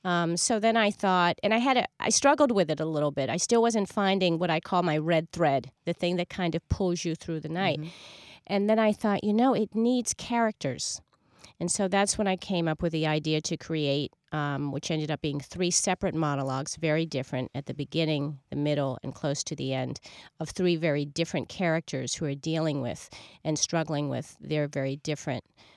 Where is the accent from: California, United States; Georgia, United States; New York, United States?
New York, United States; It was always something very close to my heart growing up in New York.